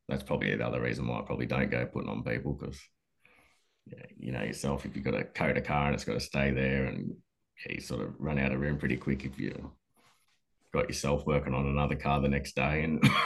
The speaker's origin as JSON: {"language": "English", "town": "Newcastle", "region": "New South Wales", "country": "Australia", "said": "is from Adelaide and I'm from Newcastle, so obviously we've"}